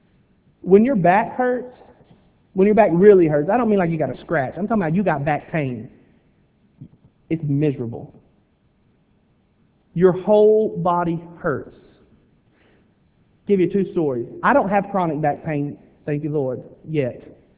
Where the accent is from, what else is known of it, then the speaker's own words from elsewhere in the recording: Willisville, Arkansas, United States; I grew up in Willisville. 18, I moved off to college.